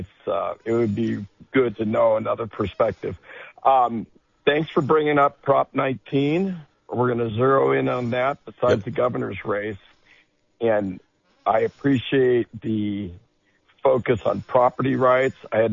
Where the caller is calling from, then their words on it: Watsonville, California, United States; I'm in Watsonville, Santa Cruz County.